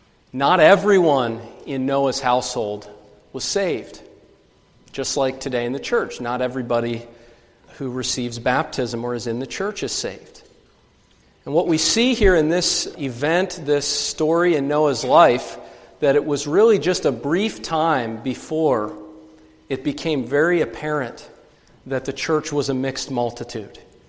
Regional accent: United States; I don't know about you, but as I've grown up as an American, almost the opposite has been encouraged.

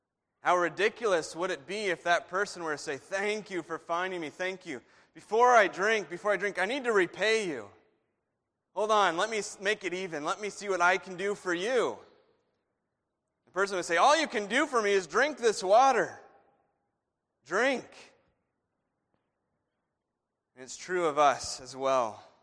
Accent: Tucson, Arizona, United States; I grew up in Tucson.

